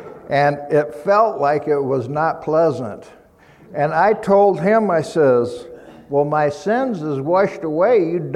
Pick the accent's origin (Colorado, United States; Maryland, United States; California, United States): Colorado, United States; Boulder; I was born in Boulder, and so I'm a native, right? My father was born in Boulder also